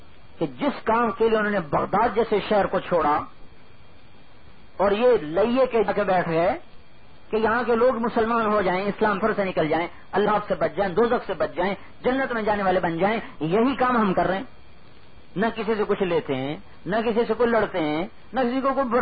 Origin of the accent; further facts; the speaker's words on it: Multan, Punjab, Pakistan; ملتان ہمارا ضلع ملتان ہے،